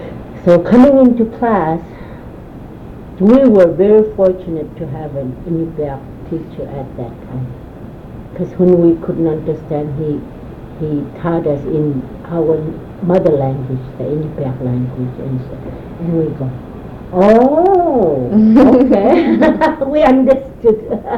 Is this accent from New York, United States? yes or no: no; Utqiagvik, Alaska, United States; also born or lived in Kaktovik; And so in 1956 he moved the whole family to Barrow, and I was raised there my whole life.